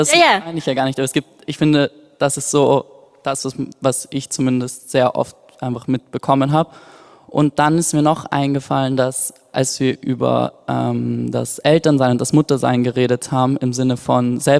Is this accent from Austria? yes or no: yes; Vienna, Austria; ich komme aus Wien, ich weiß nicht, ob man es sehr stark hört. Manche sagen, man hört es sehr stark.